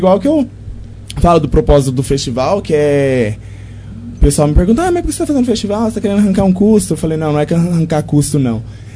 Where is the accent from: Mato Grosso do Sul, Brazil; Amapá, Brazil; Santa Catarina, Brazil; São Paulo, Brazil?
São Paulo, Brazil; Monte Alto; né? Nascido e criado aqui em Monte Alto, lá no bairro Alvorada. Nasci e criado lá, né? E estudei na Escola Juventina, que é no bairro Alvorada mesmo. Depois fui para a Escola Jeremias e para o SESI.